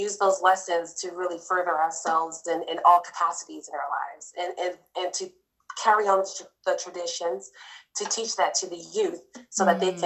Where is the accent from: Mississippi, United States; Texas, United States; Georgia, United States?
Georgia, United States; Savannah; now in Anchorage, United States; I am from Savannah, Georgia. I have been here in Anchorage, Alaska for the past 16 years.